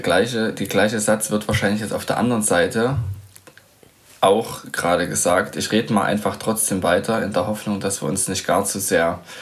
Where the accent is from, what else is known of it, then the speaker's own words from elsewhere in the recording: Leipzig, Saxony, Germany; born there; ebenfalls gebürtig in Leipzig. Allerdings jetzt nicht mehr da wohnhaft